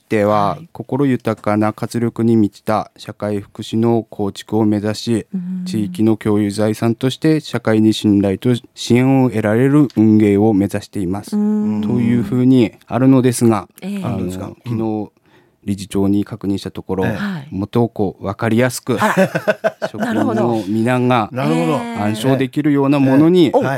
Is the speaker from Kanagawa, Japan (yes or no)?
no; Goshogawara, Aomori, Japan; 私は五所川原市出身で、はい、今県内の大学卒業後、